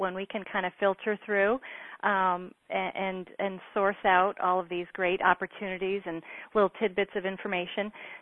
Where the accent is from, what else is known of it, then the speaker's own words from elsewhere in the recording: Connecticut, United States; Well, I'm originally from Connecticut. I'm a Florida transplant, I guess you'd call